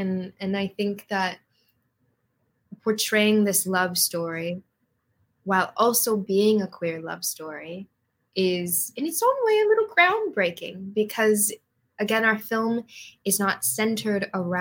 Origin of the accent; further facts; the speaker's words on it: Hawaii, United States; I didn't think of this as like a real career because I was like from Hawaii. I was like, who's going to cast some 14-year-old in Hawaii, you know?